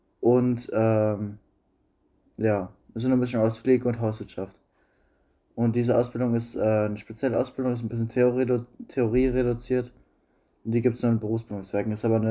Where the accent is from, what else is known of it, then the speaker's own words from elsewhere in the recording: Bavaria, Germany; ich bin aus Bayern, in der Nähe von Nürnberg